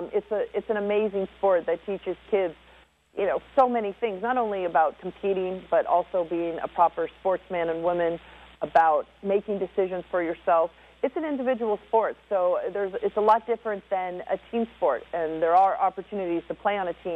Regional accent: United States; And as an American, there's no better place to play than in New York.

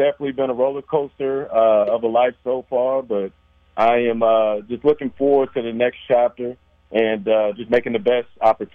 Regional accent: Tulsa, Oklahoma, United States; born and raised in Oklahoma, born up in the city, raised in Tulsa. Ended up coming from a military background

